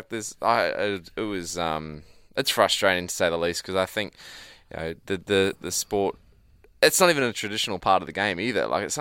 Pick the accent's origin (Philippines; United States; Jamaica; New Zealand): New Zealand; I'm as a Kiwi, I'm proud.